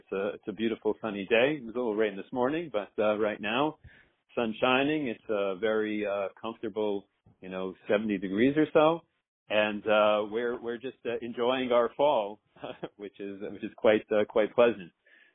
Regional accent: New Jersey, United States; I grew up in New Jersey NTSY through and through, all the way up the ranks

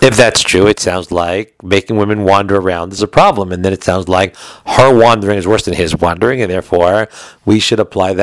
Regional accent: Brooklyn, New York, United States; let's say where I grew up in Brooklyn, I think they do it in other places too.

